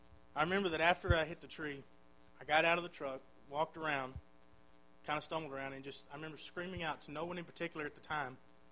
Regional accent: Texas, United States; They drove from my hometown, just outside of Athens, to Lufkin in about an hour.

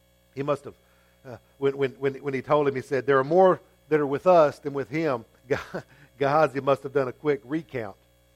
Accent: Fort Stockton, Texas, United States; if you go out to where I was born and raised out in Fort Stockton

